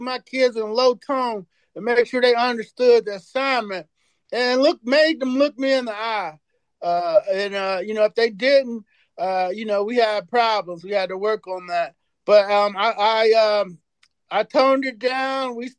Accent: St. Louis, Missouri, United States; I was from St. Louis, so we used to scrimmage each other.

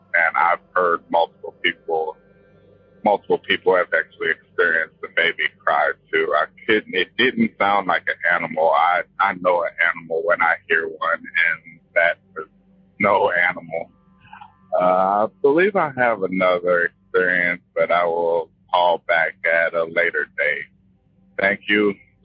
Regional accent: Wichita, Kansas, United States; I'm too from Wichita

